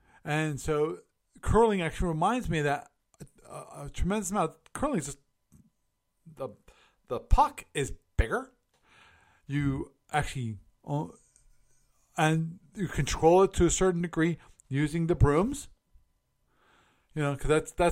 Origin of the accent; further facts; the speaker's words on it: Maryland, United States; Of course, I grew up in Maryland where the local bar down the end of the block where up here they call them family restaurants.